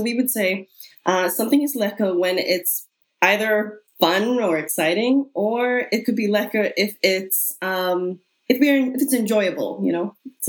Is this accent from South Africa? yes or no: yes; Cape Town, Western Cape, South Africa; I'm from Cape Town, South Africa.